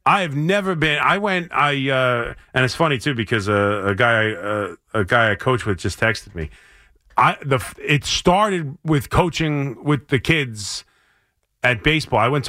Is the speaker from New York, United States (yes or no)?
yes; Long Island, New York, United States; I grew up in Long Island.